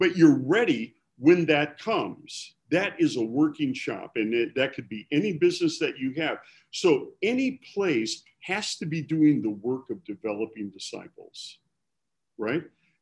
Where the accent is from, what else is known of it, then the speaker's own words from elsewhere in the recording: Milwaukee, Wisconsin, United States; I don't know, how I grew up in Milwaukee, right?